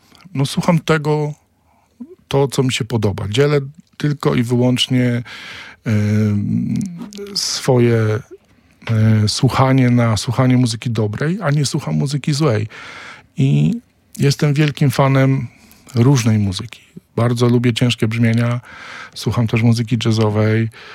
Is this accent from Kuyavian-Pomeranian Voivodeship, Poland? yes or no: yes; Inowrocław, Kuyavian-Pomeranian Voivodeship, Poland; Pochodzę z Inowrocławia, to jest takie miasto 200 kilometrów na południu, na Kujawach, i w miejscu, w którym dorastałem